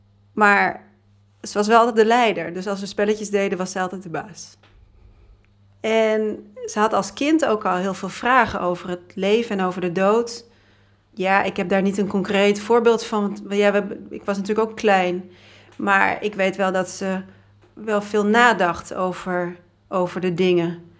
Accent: Groningen, Netherlands; En we zijn samen opgegroeid in een heel klein dorpje in Noord-Groningen. Dat dorpje bestond uit één straat met een café, een voetbalveld en een kroeg.

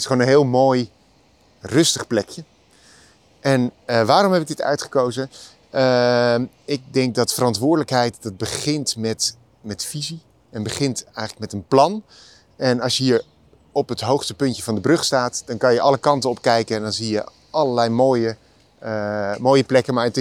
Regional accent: Leiden, South Holland, Netherlands; Ik kom uit Leiden.

